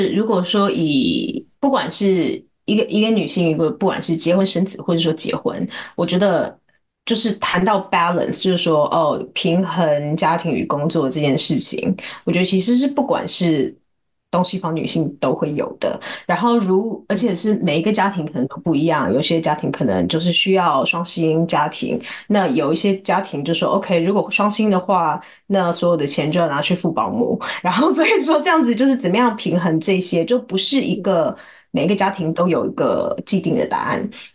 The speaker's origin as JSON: {"language": "Chinese", "country": "Taiwan", "tie": "born or raised there", "also_born_or_lived": "Los Angeles, United States", "said": "我其实也是在洛杉矶这边念大学，然后我其实本身也是在这边出生，但是我大部分的时间都是在台湾长大"}